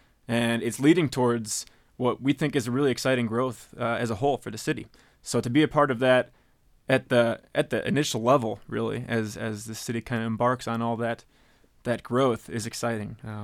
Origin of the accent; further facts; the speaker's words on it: Chicago, Illinois, United States; now in Longmont, United States; I come from Chicago, and you walk into a corner store, and you see Longmont, Colorado on bottles